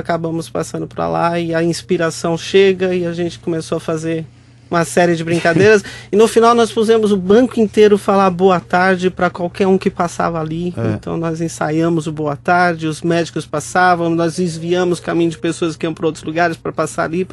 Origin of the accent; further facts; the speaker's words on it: Santo André, São Paulo, Brazil; Eu sou de Santo André, aqui em São Paulo.